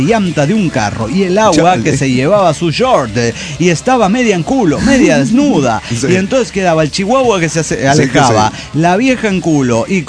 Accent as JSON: {"language": "Spanish", "region": "Querétaro", "country": "Mexico", "said": "de Querétaro, México."}